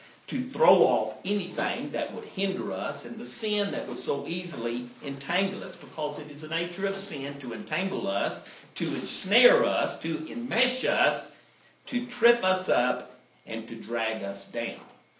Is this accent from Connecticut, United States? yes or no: no; Texas, United States; being a Texan and an American probably may give us a little more problem than it does other peoples in the world.